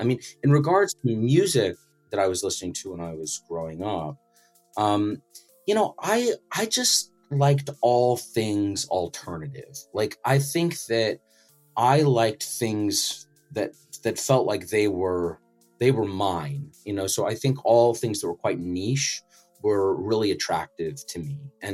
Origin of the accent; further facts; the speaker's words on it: Colorado, United States; also born or lived in Arizona; So I was born in Arizona. I lived there until I was 6 years old. So I have some early memories of my kindergarten class there, the house we lived in before moving to Colorado.